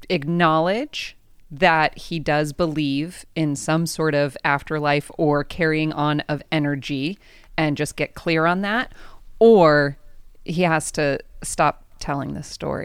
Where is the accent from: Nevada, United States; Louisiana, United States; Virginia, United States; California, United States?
California, United States; San Diego; I grew up here in San Diego.